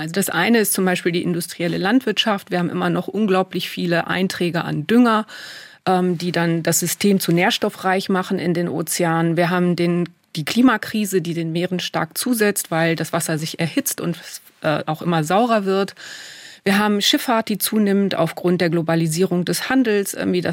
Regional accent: Dortmund, North Rhine-Westphalia, Germany; Ich bin in Dortmund groß geworden übrigens und nicht in Essen

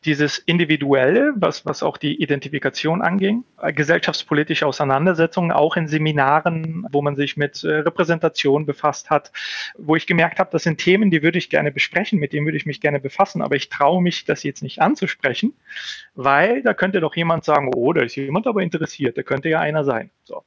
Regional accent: Bulgaria; moved away; Von dem, was ich als meine Heimat in Bulgarien beschreiben würde, ist leider nicht mehr viel da.

